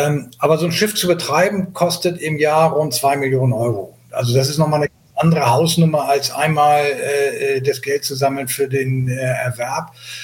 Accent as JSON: {"language": "German", "region": "Hamburg", "country": "Germany", "said": "du sagst es, ich komme aus Hamburg, bin 60 Jahre alt"}